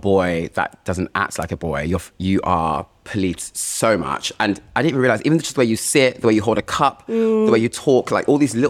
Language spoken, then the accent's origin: English; London, United Kingdom; I grew up in West London, in Shepherd's Bush, before it was Shepherd's Bush, or before it was Shea Boo, sorry, but it was very much Shepherd's Bush.